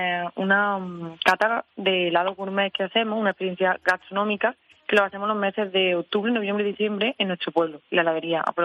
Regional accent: Estepa, Andalusia, Spain; porque somos de Estepa y tenemos que tener esos helados.

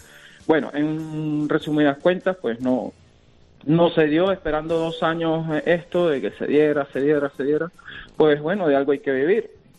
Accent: Venezuela; moved away as an adult; yo soy de Venezuela. Vale, soy venezolano, llegué aquí hace unos 6 años aproximadamente

